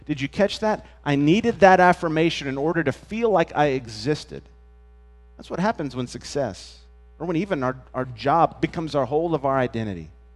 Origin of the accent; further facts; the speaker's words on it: United States; thankful for the country where I was born and the country where I live. I'm grateful for that identity as an American.